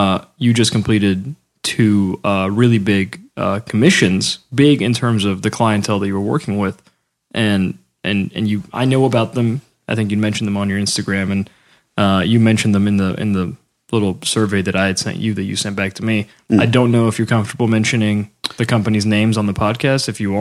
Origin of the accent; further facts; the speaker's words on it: Atlanta, Georgia, United States; I'm from Atlanta myself. So I've, you know, I spent middle school, high school, college going to the Masquerade as it used to be before the Beltline